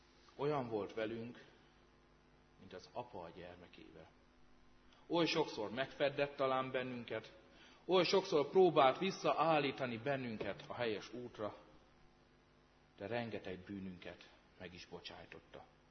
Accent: Hungary; Magyarok vagyunk. Itt vagyunk és élünk.

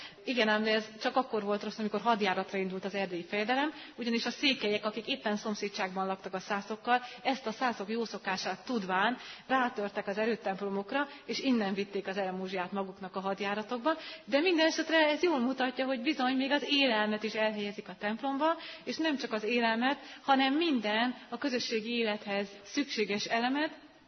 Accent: Miskolc, Borsod-Abaúj-Zemplén, Hungary; itt Miskolcon, ahol most vagyunk, noha egyébként jellemző volt ez, bocsánat, én is miskolci vagyok

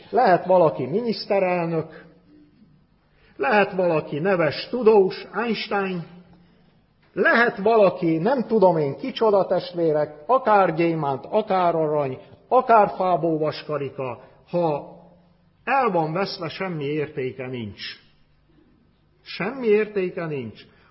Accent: Cluj County, Romania; És ebbe a faluba, ahol gyönyörű kalotaszegi népviselettel mentek az emberek a templomba, nőttem fel 19 éves koromig

